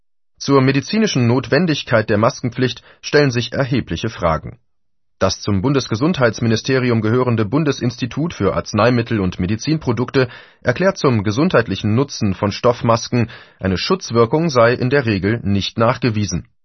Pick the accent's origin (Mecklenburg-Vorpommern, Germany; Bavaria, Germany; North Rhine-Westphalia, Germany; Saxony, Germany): Mecklenburg-Vorpommern, Germany; so auch meine Heimat Mecklenburg-Vorpommern